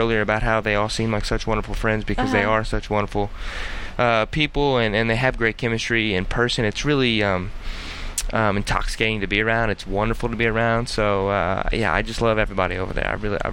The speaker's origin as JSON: {"language": "English", "region": "Kentucky", "country": "United States", "tie": "born or raised there", "said": "I grew up in Kentucky sports world, played every sport you could play as a kid"}